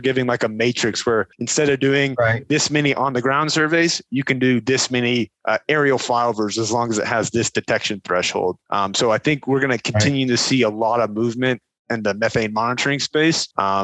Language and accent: English; Louisiana, United States; Haynesville, I'm not as familiar with their pipeline capacity constraints, but I am from Louisiana, and it is significantly easier to build pipelines there than it is in the Northeast.